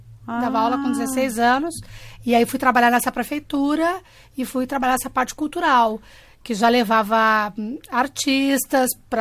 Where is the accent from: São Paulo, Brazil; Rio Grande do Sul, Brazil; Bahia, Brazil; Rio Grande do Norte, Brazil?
Rio Grande do Sul, Brazil; Eu sou gaúcha. Poderosa. As gaúchas são loiras.